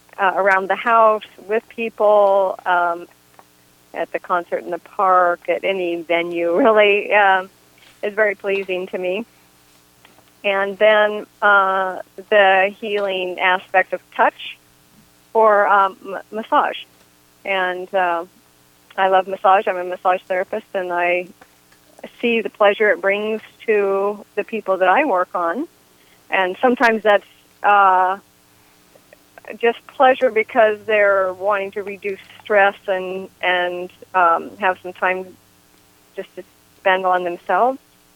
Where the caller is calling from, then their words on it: Ukiah, California, United States; I'm from Ukiah.